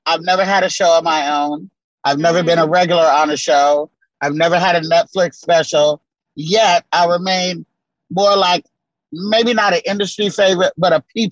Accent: Tallahassee, Arkansas, United States; born there; now in Oakland, United States; You know, well, I was born in Tallahassee, Arkansas, tiny, tiny rural town. Population today is maybe 235, maybe.

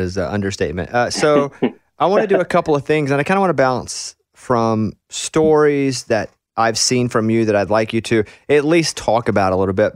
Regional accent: Arkansas, United States; I grew up in Arkansas, so I'm obviously a massive country music fan.

